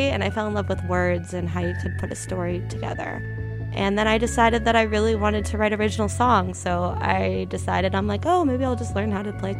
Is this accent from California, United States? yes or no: yes; Anaheim, California, United States; I grew up in Anaheim, California, so only about an hour from LA.